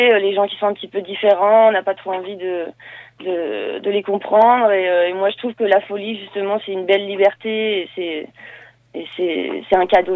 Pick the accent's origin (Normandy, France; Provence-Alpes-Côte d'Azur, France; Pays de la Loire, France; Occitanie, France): Normandy, France; Mais je viens quand même de Normandie, donc...